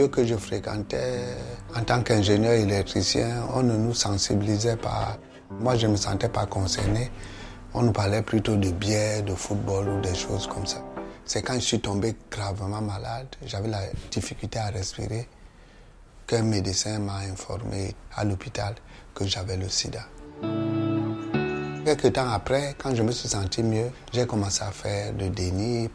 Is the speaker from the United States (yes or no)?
no; Cameroon; j'ai 59 ans, je suis originaire du Cameroun.